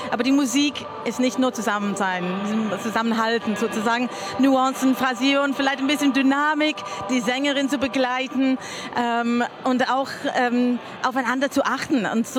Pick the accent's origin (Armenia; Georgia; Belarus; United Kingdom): United Kingdom; England; German is a second language; von Edward Elgar, Landsmann von mir, ich komme aus England.